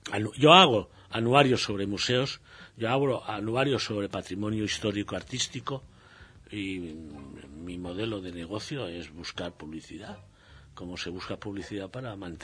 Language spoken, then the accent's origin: Spanish; Valencian Community, Spain; nosotros, como numantinos valencianos, no sé si numantinos o saguntinos